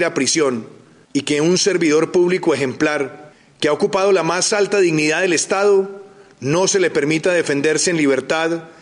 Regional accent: Colombia; Duele como colombiano

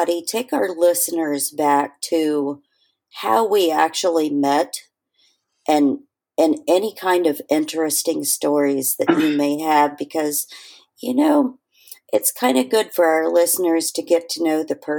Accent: Midwest, United States; Matt and I grew up in the Midwest, farming community, down home, good people.

